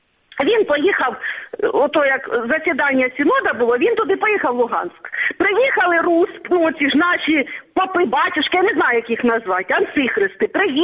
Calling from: Starobilsk, Luhansk Oblast, Ukraine; Здравствуйте, я вам звоню со Старобельска.

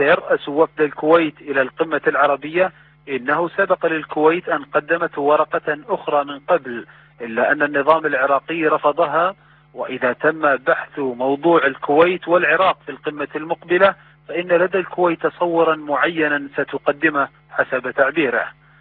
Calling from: Beirut, Beirut Governorate, Lebanon; وانا بكلمك من بيروت

